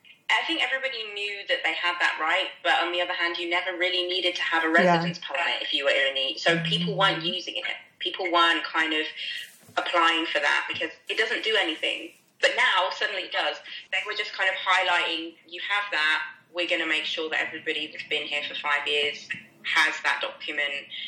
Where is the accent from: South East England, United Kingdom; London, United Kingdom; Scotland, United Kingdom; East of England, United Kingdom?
East of England, United Kingdom; Ely; born there; I was born in Ely in Cambridgeshire, and people are like, well, where is Ely?